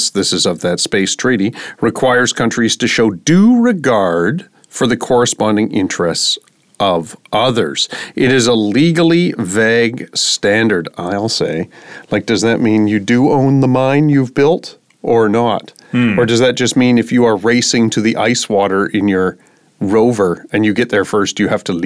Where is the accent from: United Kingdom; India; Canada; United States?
Canada; I'm Canadian.